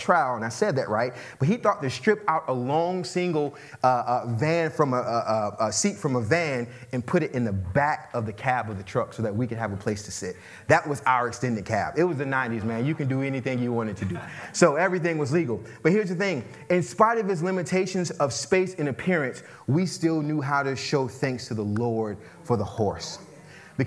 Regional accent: Hampton, South Carolina, United States; So I'm from the Lowcountry. Anybody familiar with the Lowcountry, Hampton County? There we go. Okay. So I'm from Lowcountry, Hampton, South Carolina. My mom's from Pendleton. My dad's from Lyman.

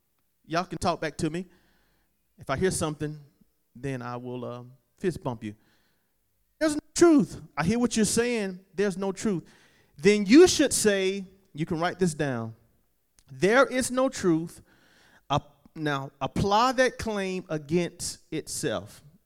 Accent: China; English is a second language; I did not grow up like that. I grew up in China.

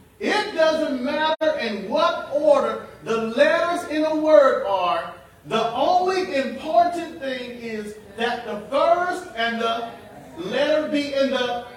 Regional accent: Falfara, South Carolina, United States; I'm from Falfara, South Carolina. I talk a certain way. And I own it. I love it. I'm proud of it.

